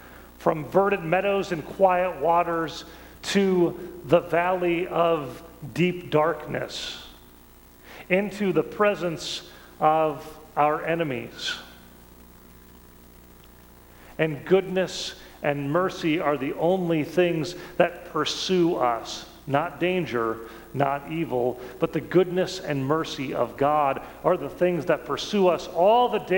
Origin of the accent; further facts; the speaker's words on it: Iowa, United States; Where I grew up in Iowa, there are a few sheep. There are a lot more cows, pigs, fields full of corn and soybeans.